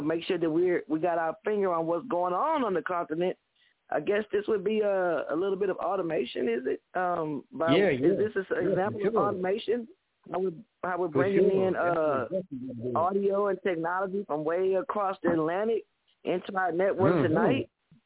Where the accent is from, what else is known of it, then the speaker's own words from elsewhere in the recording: Guinea-Bissau; And I'm going to say Guinea-Bissau, because I'm from Guinea-Bissau